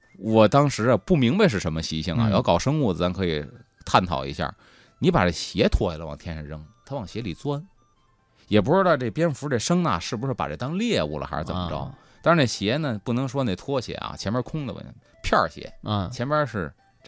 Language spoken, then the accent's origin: Chinese; Beijing, China; 就跟我小时候在北京城里的看的一模一样。